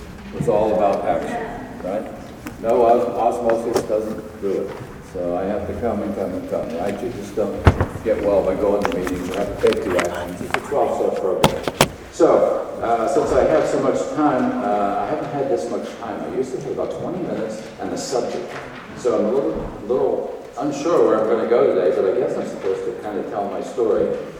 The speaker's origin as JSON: {"language": "English", "region": "Appalachia", "country": "United States", "tie": "born or raised there", "said": "I come from Appalachia, coal mining country."}